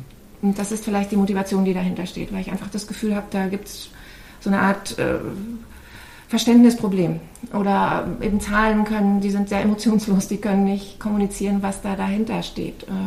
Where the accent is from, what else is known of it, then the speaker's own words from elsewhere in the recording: Lusatia, Germany; Ich komme eben aus der Lausitz. Das ist eine Braunkohle-Region, die jetzt auch vor einem ganz großen Wandel steht.